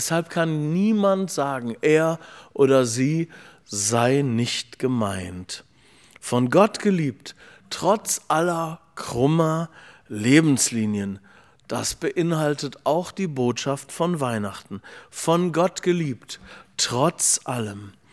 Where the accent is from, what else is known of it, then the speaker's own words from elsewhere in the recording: Essen, North Rhine-Westphalia, Germany; Meine Eltern waren beide sehr enge Mitarbeiter vom Pfarrer Wilhelm Busch in meiner Heimatstadt Essen.